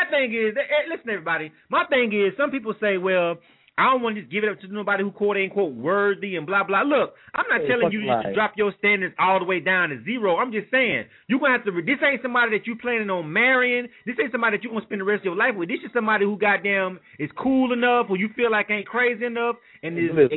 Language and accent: English; Panama City, Florida, United States; You know, I'm from Panama City, Florida. And Panama City is a small town.